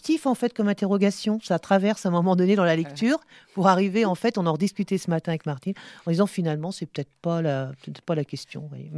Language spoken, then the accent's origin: French; Nantes, Pays de la Loire, France; c'est pas parce qu'on est nantais qu'on connaît le mieux notre ville